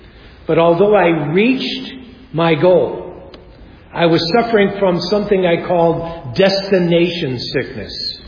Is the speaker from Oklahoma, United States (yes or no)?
no; Chicago, Illinois, United States; We were raised in Chicago.